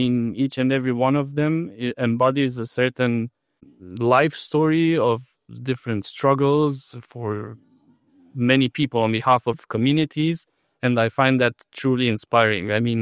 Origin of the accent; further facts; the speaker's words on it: Romania; I come from Romania, which is a country that joined more recently, let's say, the club of EU member states.